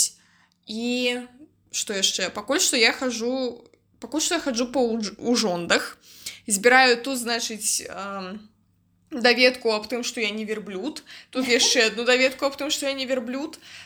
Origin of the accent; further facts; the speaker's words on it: Grodno Region, Belarus; now in Brest Region, Belarus; Я з Гродзеншчыны, Божа даруй, але туды больш да Брэсцкай вобласці